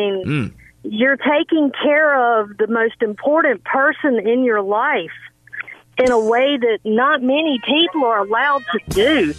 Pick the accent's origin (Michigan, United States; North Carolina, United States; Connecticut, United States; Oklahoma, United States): North Carolina, United States; Well, no, I am from North Carolina. I just happen to be driving in South Carolina.